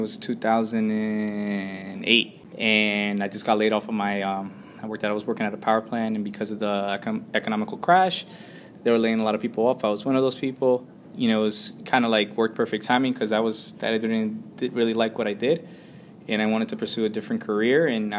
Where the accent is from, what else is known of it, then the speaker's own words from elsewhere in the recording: United States; As I say, cultural identity, I was born in the U.S. I'm American. All I know is everything here in America, but however, I was raised in a very ethnic Colombian neighborhood.